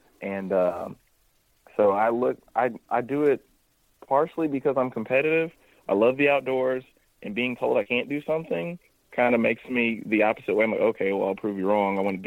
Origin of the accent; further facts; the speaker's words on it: Missouri, United States; also born or lived in Kentucky; I was born in Kentucky, grew up in Missouri, and like Kentucky's further in the South.